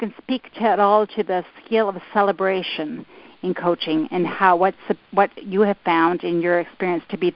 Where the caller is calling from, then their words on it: Canada; I'm calling from Canada, actually.